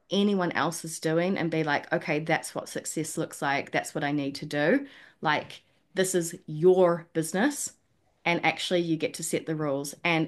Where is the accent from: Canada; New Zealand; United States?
New Zealand; growing up in New Zealand that real take the piss culture as well.